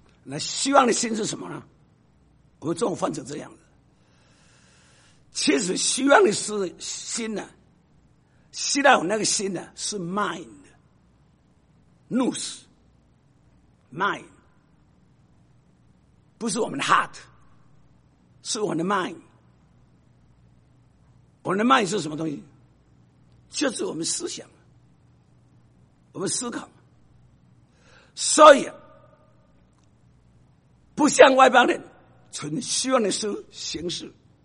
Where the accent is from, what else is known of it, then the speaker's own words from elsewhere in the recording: Taiwan; accent: Taiwanese Mandarin; 我说台湾国语你不一定听懂了